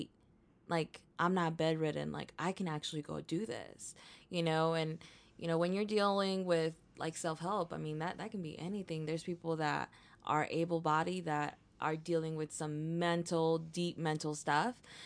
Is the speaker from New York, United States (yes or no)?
no; Texas, United States; like I grew up in Texas, but I'm an immigrant. I came to this country at 10. I was undocumented for most part of my life.